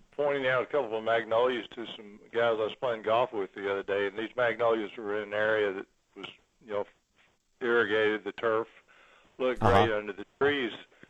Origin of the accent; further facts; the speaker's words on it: Pittsburg, Texas, United States; Well, that's where I'm from, too, so.